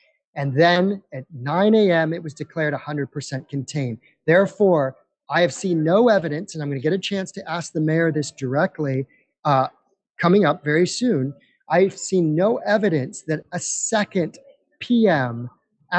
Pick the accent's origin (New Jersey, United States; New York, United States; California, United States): California, United States; I'm from California, and so it reminds me of the driest conditions that I have grown up with in California wildfires